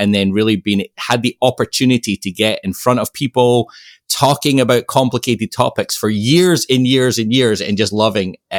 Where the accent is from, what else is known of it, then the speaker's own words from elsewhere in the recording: Scotland, United Kingdom; now in Ohio, United States; I was born and raised in Scotland, and I find myself now living in Ohio.